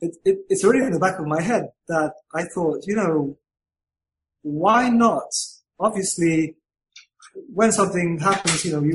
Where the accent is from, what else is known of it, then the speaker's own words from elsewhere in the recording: United Kingdom; I'm a Brit, yes.